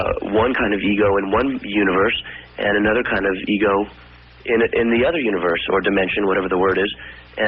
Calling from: Portland, Oregon, United States; I'm calling from Portland, Oregon.

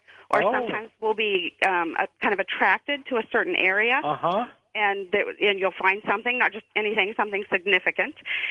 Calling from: Ohio, United States; I'm calling from Southern Ohio.

